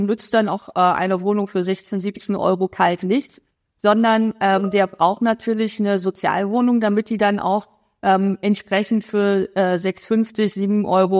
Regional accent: eastern Germany, Germany; ich komme ja aus Ostdeutschland

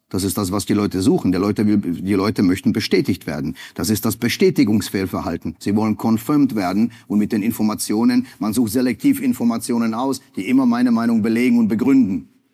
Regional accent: Germany; Ich bin Deutscher, das wissen Sie.

